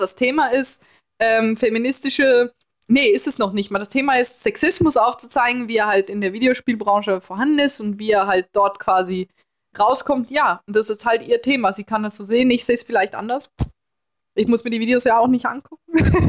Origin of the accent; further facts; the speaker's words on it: Switzerland; ich bin Schweizerin, ne? Ich bin keine Deutsche. Also wir haben ein anderes Medienumfeld, in dem wir groß geworden sind, mit auf Schweizerdeutsch synchronisierten Sachen